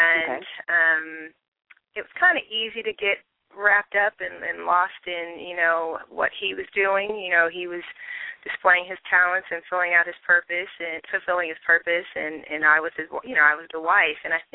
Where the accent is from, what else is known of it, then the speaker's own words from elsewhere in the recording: San Francisco, California, United States; a lot of friends I'm from San Francisco. So I grew up kind of in a melting pot.